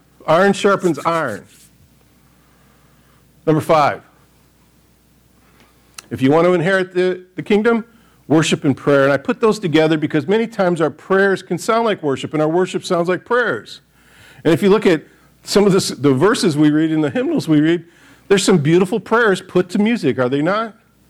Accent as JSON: {"language": "English", "country": "United States", "said": "I'm a stinking independent person. I'm an American."}